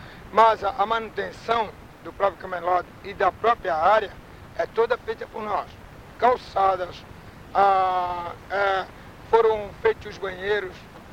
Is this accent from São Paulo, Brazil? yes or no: no; Ilhéus, Bahia, Brazil; eu sou Ilhéu, e gosto da cidade, nasci aqui e sempre gostei de manter a cidade, porque a nossa cidade é uma cidade turística.